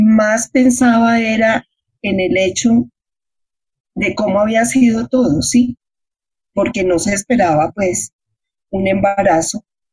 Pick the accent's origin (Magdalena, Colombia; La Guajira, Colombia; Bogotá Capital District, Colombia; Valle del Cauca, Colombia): Bogotá Capital District, Colombia; Bogotá; Soy de Bogotá, de familia paisa y santandereana. Mi papá era santandereano, mi mamá paisa.